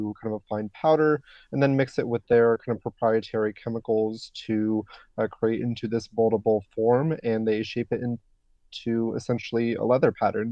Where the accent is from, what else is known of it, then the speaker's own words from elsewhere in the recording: Phoenix, Arizona, United States; I grew up in the Sonoran Desert right here in Phoenix, Arizona.